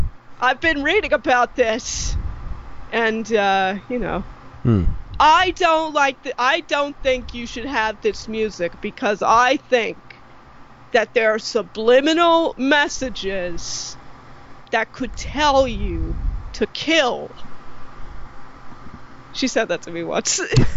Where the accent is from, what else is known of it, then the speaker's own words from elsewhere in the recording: New Jersey, United States; And I didn't realize it was funny until I moved away from New Jersey.